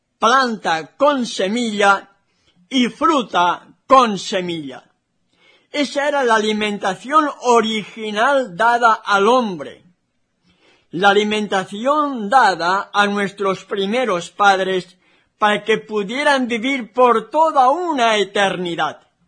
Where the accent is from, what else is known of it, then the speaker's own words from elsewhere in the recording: Benaguasil, Valencian Community, Spain; Yo recuerdo en mi infancia, en el pueblo donde yo nací, Benaguasil, la gran mayoría eran todos agricultores y ganaderos